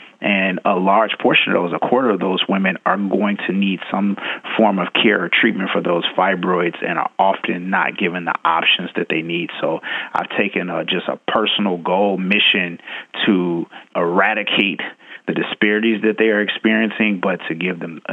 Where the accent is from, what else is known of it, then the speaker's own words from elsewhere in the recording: Chicago, Illinois, United States; born there; So if you look at the south side of Chicago, it's a desert as far as healthcare for our communities.